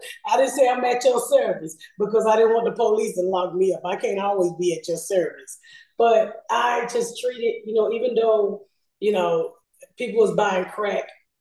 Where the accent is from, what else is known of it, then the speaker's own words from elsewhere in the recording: Atlanta, Georgia, United States; So I'm from the South. You have to learn how to do something called joning. People call it different from different place, you know, sides of the world. But here in Atlanta, we call it down South, we call it joning.